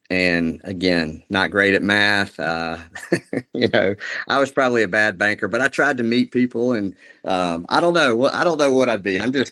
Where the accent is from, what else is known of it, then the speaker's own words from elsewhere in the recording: Rome, Georgia, United States; I grew up in Rome, Georgia, and I went to the University of Georgia. So, like, it's a pretty big deal down there.